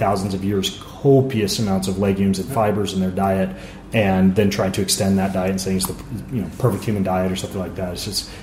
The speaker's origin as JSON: {"language": "English", "country": "United States", "said": "we're all genetically diverse and I'm an American mutt"}